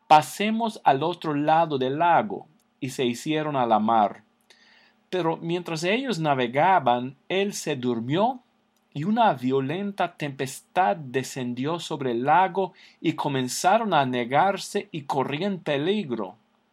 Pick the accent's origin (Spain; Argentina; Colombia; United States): United States; Alabama; Yo soy de Alabama, donde a veces hay tornados.